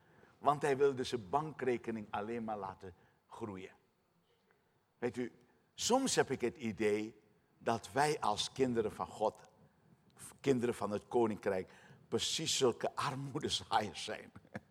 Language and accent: Dutch; Suriname; U weet waarschijnlijk dat ik uit Suriname kom. Daar ben ik geboren, ben ik opgegroeid.